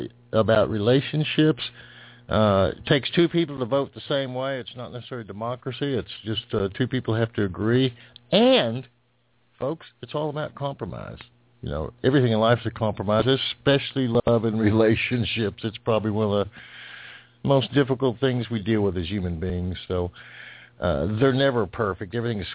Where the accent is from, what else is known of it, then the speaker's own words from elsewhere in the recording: Plainfield, New Jersey, United States; born there; Hey, I was born in Plainfield, New Jersey. That was a while ago.